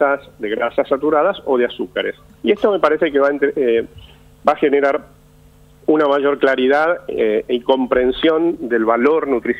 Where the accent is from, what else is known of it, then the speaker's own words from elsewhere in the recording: Buenos Aires, Argentina; No, yo soy de Ciudad de Buenos Aires